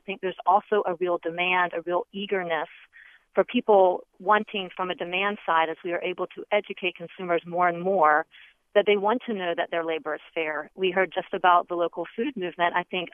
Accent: Morganton, North Carolina, United States; I'm from Morganton, North Carolina, proud to be born and bred there and continue to live and work there.

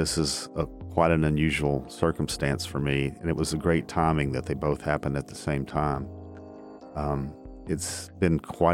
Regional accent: Chattanooga, Tennessee, United States; And every time I do one, I always think of Chattanooga because it's my hometown, and the history of this city are some of my favorite stories.

